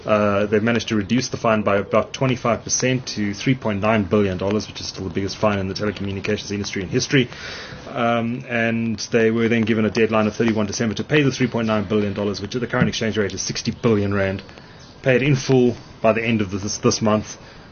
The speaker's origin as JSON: {"language": "English", "town": "Hillcrest", "country": "Canada", "tie": "born or raised there", "said": "I grew up in Hillcrest."}